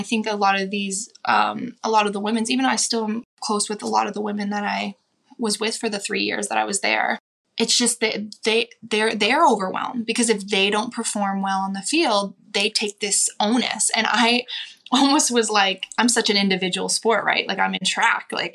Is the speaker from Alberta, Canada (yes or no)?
no; London, Ontario, Canada; born or raised there